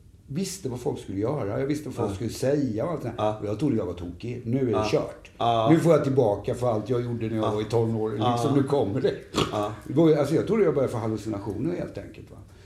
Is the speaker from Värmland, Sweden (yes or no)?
no; Eksjö, Jönköping County, Sweden; Ja, jag växte upp i jag växte upp i Småland.